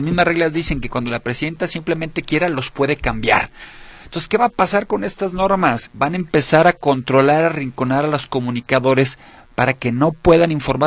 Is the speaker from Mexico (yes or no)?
yes; Mexico; hemos ido perdiendo derechos y libertades como mexicanos